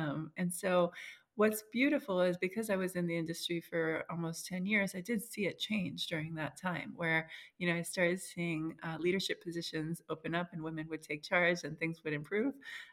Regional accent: Miami, Florida, United States; So I'm Cuban. My mom and dad are, you know, immigrants from Cuba. So I grew up in Miami, like most Cuban people do.

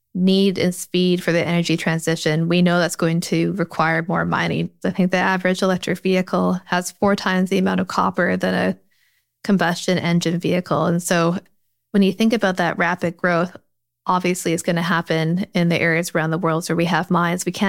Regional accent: Canada; now in United Kingdom; But one thing I find very different as a Canadian here

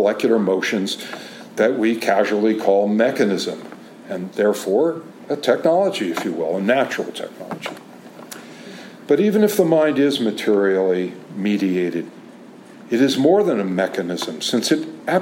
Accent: California, United States; it may be that just because I'm from Silicon Valley, I have this sense of the machine

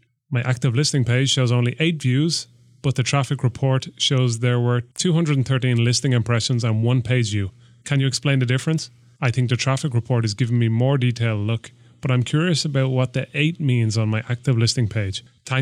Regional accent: Australia; Good day, guys. I'm an Aussie looking to start selling on eBay Australia.

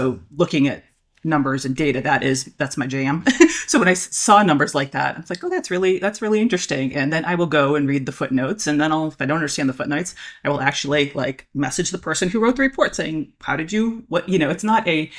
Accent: United States; And I have the wonderful benefit of being an American, so I don't have to, most Americans never even leave the country.

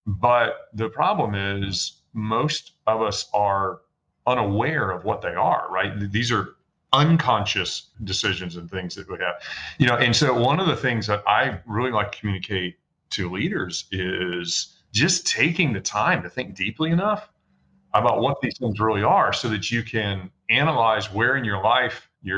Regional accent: Atlanta, Georgia, United States; Well, yeah, I grew up here in Atlanta, one of the few people in Atlanta from Atlanta, but I had a wonderful childhood

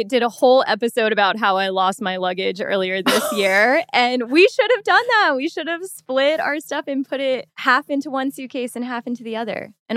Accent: Virginia, United States; Shout out to Nova. That's near my hometown.

